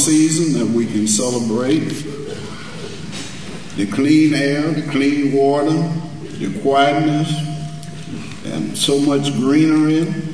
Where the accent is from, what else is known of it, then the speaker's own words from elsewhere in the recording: Union Hill, Virginia, United States; moved away as an adult; I grew up in the Union Hill community. In 1963, I left Buckingham County for the military, where I joined the Air Force. And after 40 years, I returned to Buckingham County.